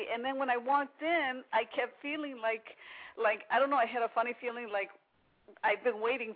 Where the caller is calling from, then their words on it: Chicago, Illinois, United States; from Chicago.